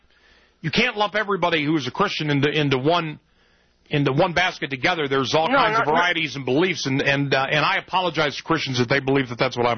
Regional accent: California, United States; You didn't grow up in the home of the Rat Fink and Big Daddy Ed Roth.

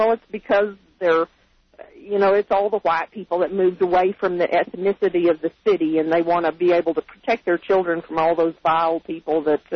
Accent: Dallas, Texas, United States; I was born and raised in Dallas, and Frisco is one of those communities, used to be a farming community.

